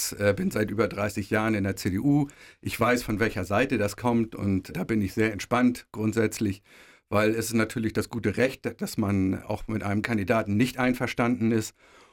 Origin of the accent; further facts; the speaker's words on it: Heide, Schleswig-Holstein, Germany; ich bin in Heide geboren, hier zur Schule gegangen, Kindergarten und so weiter, Lehre. Und das ist, ich selber als Person bin 100% Heide. Ich kenne die Heiderinnen und Heider